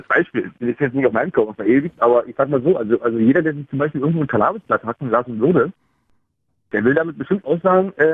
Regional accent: Senftenberg, Brandenburg, Germany; Also natürlich ist Senftenberg immer noch meine Heimatstadt

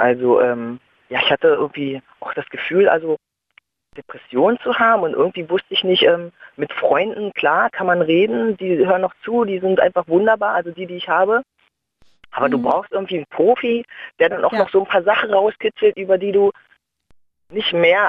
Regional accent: Germany; Ich wusste auch, aufgewachsen in der DDR, ist ja so, wo sollst du da zaubern lernen?

